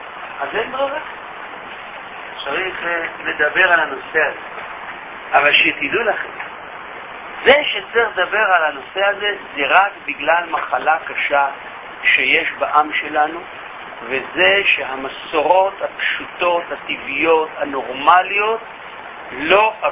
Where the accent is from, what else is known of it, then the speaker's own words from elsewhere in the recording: Tel Aviv, Tel Aviv District, Israel; גדלתי במשפחה, מה שנקרא בתל אביב, מסורתית.